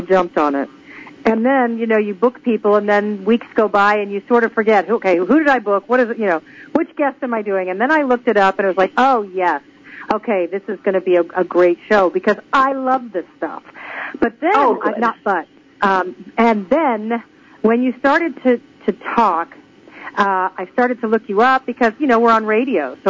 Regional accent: United States; moved away as an adult; now in Malta; I'm here in Malta, in the island of Malta, in the Mediterranean, and I am from the United States, but we moved out in 2020

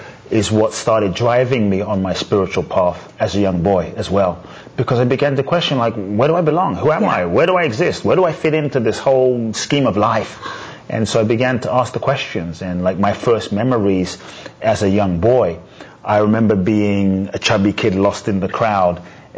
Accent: London, United Kingdom; moved away as an adult; now in United States; Yes, my father's from Ghana. Uh-huh. My mother's Japanese. I grew up in London, and since 18 I've been in the U.S., so kind of over half my life now.

